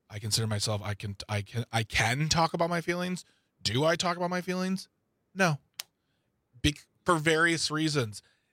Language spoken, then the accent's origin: English; Midwest, United States; being a man, being a Midwesterner, being of a certain age